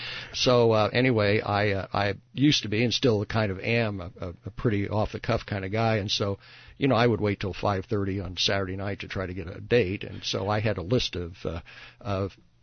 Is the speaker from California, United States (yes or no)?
no; Pawnee, Illinois, United States; also born or lived in Taylorville; my hometown is Pawnee, Illinois. My father honestly abandoned the family, and my mother moved to Taylorville